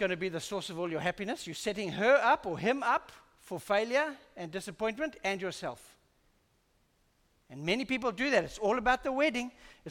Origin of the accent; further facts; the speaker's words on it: England, United Kingdom; You know, I'm English, I've got English roots, and I was singing about my ancestors and my descendants